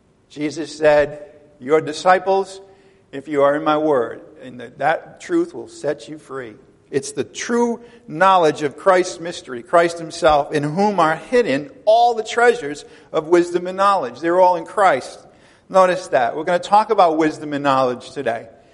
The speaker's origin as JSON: {"language": "English", "region": "Rhode Island", "country": "United States", "tie": "born or raised there", "said": "as an Irish guy that grew up in Rhode Island"}